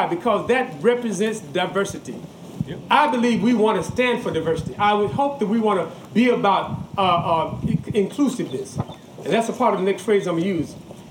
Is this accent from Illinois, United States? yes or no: no; Pine Bluff, Arkansas, United States; We came here from Pine Bluff, Arkansas. It was 10,108 when we first came.